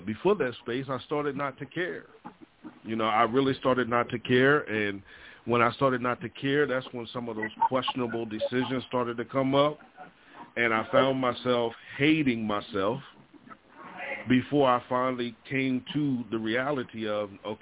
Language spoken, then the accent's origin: English; Delaware, United States; As they said, I am from a little town, a little state called Delaware. We're right next to Philly, Jersey, New York.